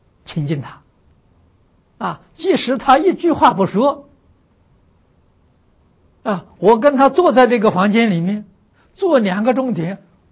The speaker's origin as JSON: {"language": "Chinese", "country": "China", "said": "我们中国人讲气氛啊"}